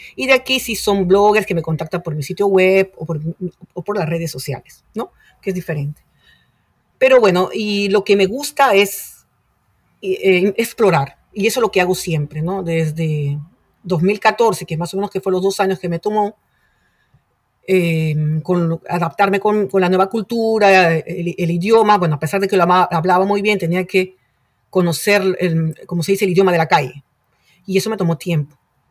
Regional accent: Lima, Peru; moved away as an adult; now in Paris, France; Bueno, yo soy de Lima, Perú. Llegué en el 2012, casada, embarazada.

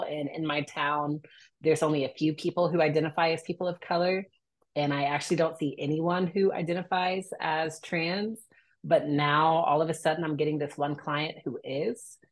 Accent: United States; I grew up in America, so I'm going to have them.

